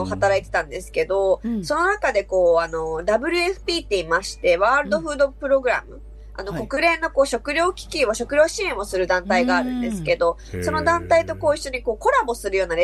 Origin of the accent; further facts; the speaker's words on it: Chiba, Japan; で、生まれも育ちも日本なんですよ。